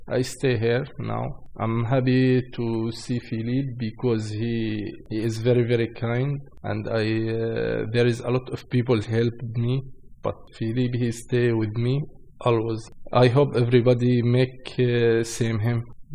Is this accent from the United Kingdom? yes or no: no; Syria; English is a second language; moved away; No one know that, but we are from Syria and know that, because Daesh with Bashar.